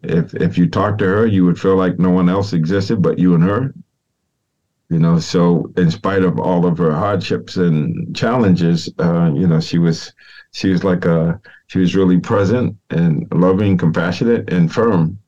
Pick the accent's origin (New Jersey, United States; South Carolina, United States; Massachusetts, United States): Massachusetts, United States; Boston; I grew up in Boston, Massachusetts and Roxbury. And we were living at 52 Quincy Street.